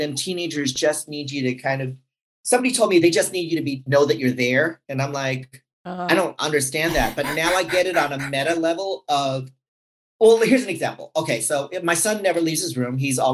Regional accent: Philippines; I'm Filipino. Papa is Cajun, which means he's from Louisiana. So he's kind of French.

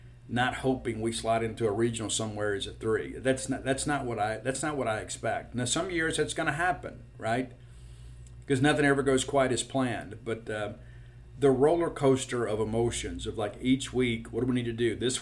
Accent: Mississippi, United States; I like to call them float flops because I'm from South Mississippi.

